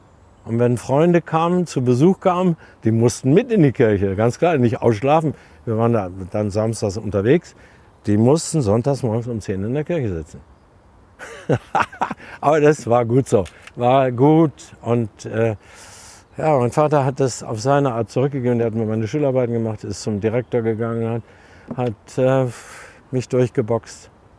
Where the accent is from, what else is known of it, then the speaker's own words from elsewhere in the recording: Lower Saxony, Germany; now in Munich, Germany; Ich bin selten in Ostfriesland. Und bin dankbar, hatte ich schon gesagt, dass ich dort aufgewachsen bin.